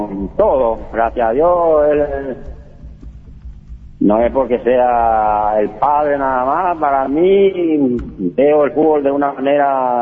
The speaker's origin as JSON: {"language": "Spanish", "town": "Caraguatay", "region": "Cordillera", "country": "Paraguay", "tie": "born there", "said": "Y yo soy nacido en Caraguatay."}